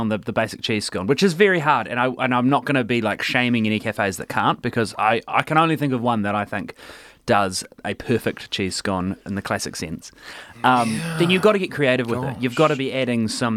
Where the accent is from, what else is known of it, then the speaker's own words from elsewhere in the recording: Christchurch, Canterbury, New Zealand; You know, I'm from Christchurch. Tall poppy syndrome flows through my blood.